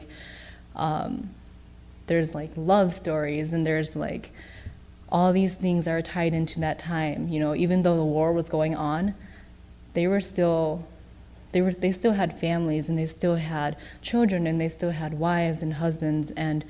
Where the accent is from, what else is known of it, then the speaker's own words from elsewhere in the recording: United States; born there; since I was born here in America, I feel like I'm not as good at speaking Hmong